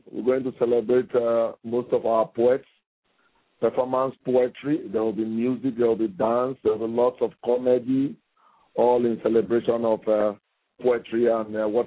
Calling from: Abuja, Federal Capital Territory, Nigeria; I'm calling from Abuja, Nigeria.

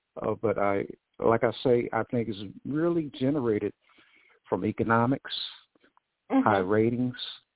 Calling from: Decatur, Georgia, United States; I'm from Decatur, Georgia. I have several comments.

